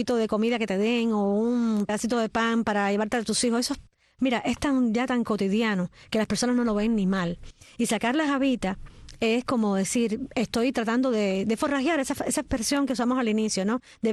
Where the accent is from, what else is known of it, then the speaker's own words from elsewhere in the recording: Cuba; moved away; yo salí de Cuba hace menos tiempo